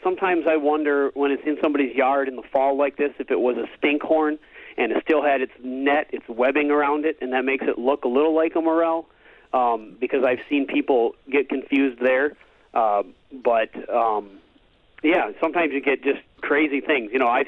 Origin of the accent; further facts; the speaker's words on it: Wausau, Wisconsin, United States; also born or lived in Madison; I mean, I grew up in Wausau and Madison most of my childhood in the city, and there is lots of places to forage.